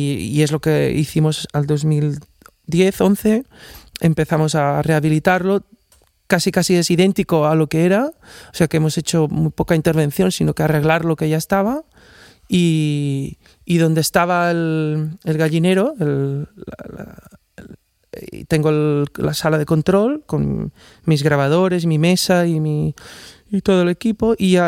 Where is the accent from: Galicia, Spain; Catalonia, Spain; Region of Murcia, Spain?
Catalonia, Spain; Guissona; born there; es un espacio de mi casa donde nací, en Guisona.